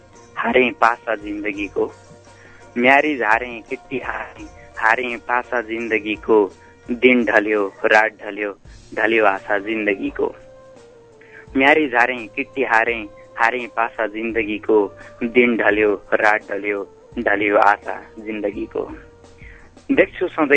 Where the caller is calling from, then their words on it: Parsa, Bagmati, Nepal; चितवन पर्साबाट